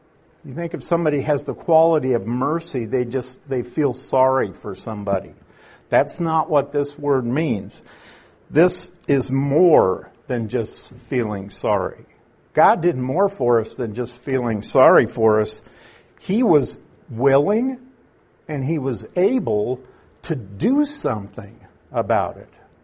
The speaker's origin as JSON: {"language": "English", "region": "Nebraska", "country": "United States", "said": "I use Warren Buffett because I'm from Nebraska."}